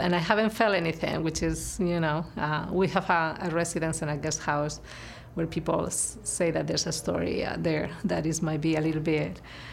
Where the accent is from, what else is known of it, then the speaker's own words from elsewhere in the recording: Spain; I come from Europe. I'm originally from Spain, and I grew up in a very Catholic family.